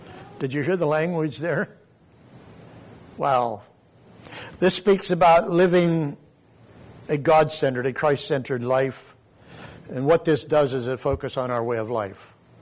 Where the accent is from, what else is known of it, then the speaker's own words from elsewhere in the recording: Pennsylvania, United States; We sang it growing up in the Little Alliance Church in southwestern Pennsylvania.